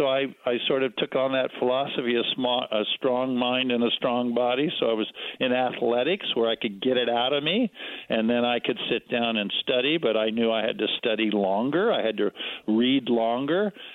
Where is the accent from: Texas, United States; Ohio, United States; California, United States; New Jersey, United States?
California, United States; also born or lived in Kansas; But I was grew up in California. I was born in Kansas, where all oceanographers come from.